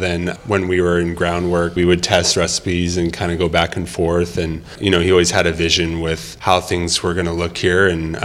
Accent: California, United States; I came from the Bay Area.

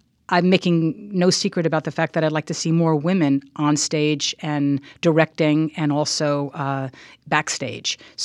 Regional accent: Long Island, New York, United States; moved away as an adult; I'm from Long Island. I went to college on the East Coast in Washington, D.C.

